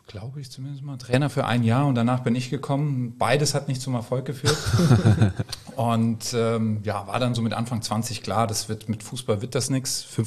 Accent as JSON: {"language": "German", "town": "Saarbrücken", "region": "Saarland", "country": "Germany", "tie": "born or raised there", "also_born_or_lived": "Valencia, Spain", "lives_now": "Hamburg, Germany", "said": "Ja, ich bin ja Wahl-Hamburger, aber kein gebürtiger Hamburger. Ich bin jetzt seit 10 Jahren da, bekanntermaßen. Vorher aufgewachsen bin ich in Saarbrücken, da auch meine ersten Fankurvenerfahrungen beim ersten FC Saarbrücken im D-Block gesammelt."}